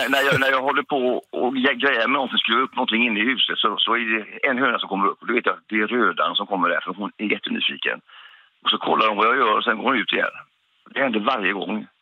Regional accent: West Sweden, Sweden; now in Västerhaninge, Sweden; Jag kommer från väster, säger jag. Men det hörs, säger de. Så lägger jag till Västerhaninge. Ja, vi flyttade hit upp för 16 år sedan, tvärs över Sverige.

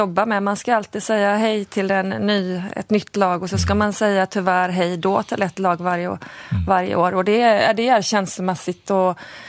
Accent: Gothenburg, Västra Götaland County, Sweden; now in Stockholm, Sweden; jag identifierar mig som göteborgare. Även ifall jag har bott här snart halva mitt liv så är det... Mina föräldrar är i Göteborg, jag har många av mina bästa vänner bor i Göteborg. Så att det är mycket Göteborg i mig som person.

